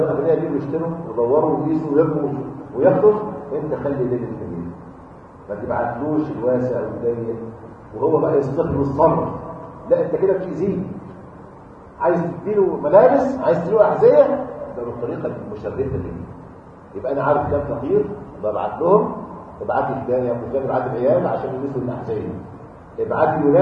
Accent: Egypt; احنا يعني احنا عندنا في مصر حاجه عجيبه

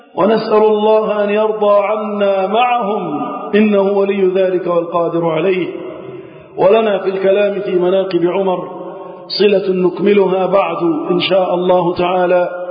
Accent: Egypt; اللهم احفظ بلدنا مصر

